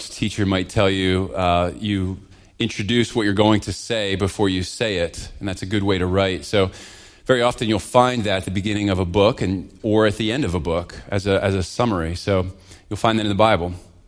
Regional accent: Pennsylvania, United States; Now, I grew up in southern central Pennsylvania, and right over the mountain from my hometown was Gettysburg and the Gettysburg battlefields.

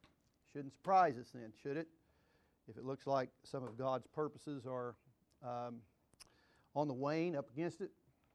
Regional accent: Missouri, United States; I was raised in Southwest Missouri, but till the night before last, I'd never spent a night in Oklahoma for some reason.

